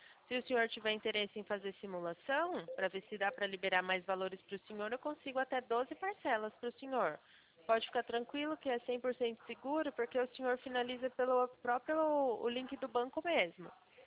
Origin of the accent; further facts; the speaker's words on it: Itu, São Paulo, Brazil; Então, nós somos aqui de Itu.